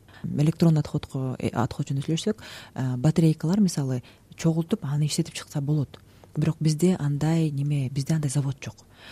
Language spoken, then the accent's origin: Kyrgyz; Talas, Talas Region, Kyrgyzstan; also born or lived in Bishkek / Zurich